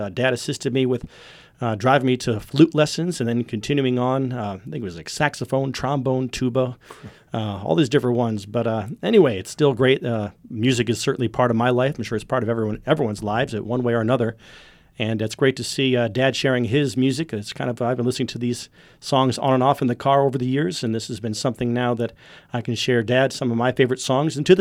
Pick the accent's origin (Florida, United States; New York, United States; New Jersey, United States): New York, United States; Growing up in New York, I was a part of an elementary school and then a middle school chorus and on up to a high school madrigal, all-county chorus.